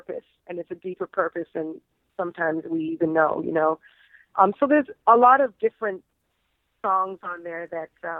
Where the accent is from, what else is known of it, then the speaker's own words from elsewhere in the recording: Canada; You're like, no, we're Canadian.